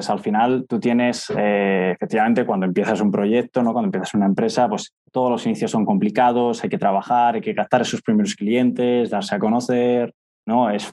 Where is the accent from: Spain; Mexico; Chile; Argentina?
Spain; Alcázar de San Juan, Castilla-La Mancha; born there; Tengo 29 años, nací en un pueblo de la zona centro de la región central de España, que es Alcázar de San Juan